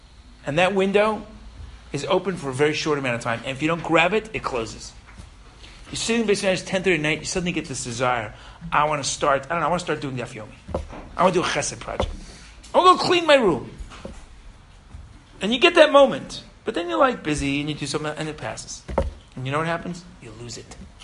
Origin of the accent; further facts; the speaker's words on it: New York, United States; born there; I'm a fourth generation born American, and Baruch Hashem, a last generation born American. I was born in New York.